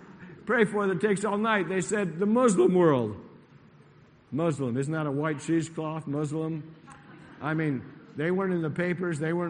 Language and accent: English; Boston, Massachusetts, United States; born there; that happens to be my team, I was born in Boston